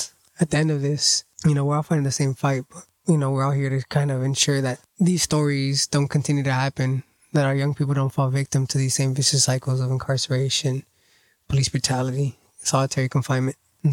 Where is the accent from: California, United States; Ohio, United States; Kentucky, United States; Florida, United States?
California, United States; You know, 24 years old, born and raised in Orange County, formerly incarcerated myself.